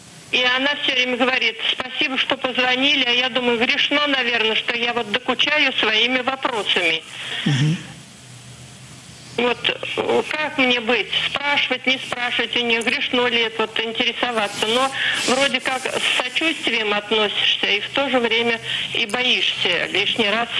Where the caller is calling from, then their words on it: Penza, Penza Oblast, Russia; Я звоню из Пензы